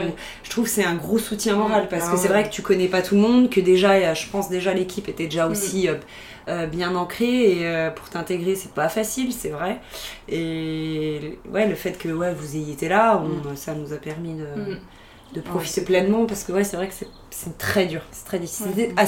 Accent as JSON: {"language": "French", "region": "Auvergne-Rhône-Alpes", "country": "France", "said": "Ensuite, je suis rentrée chez moi en Savoie pendant 2 ans."}